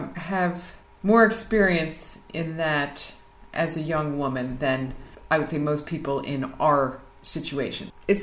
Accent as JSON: {"language": "English", "region": "New York", "country": "United States", "said": "And of course, being New Yorker, I'm obsessed with real estate."}